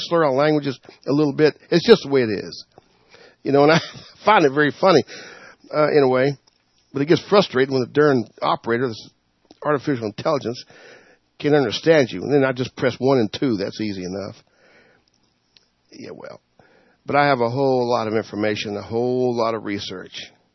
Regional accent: the South, United States; See, I'm from the South, you see.

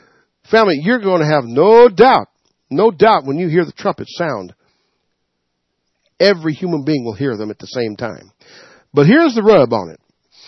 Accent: the South, United States; I'm from the South, y'all.

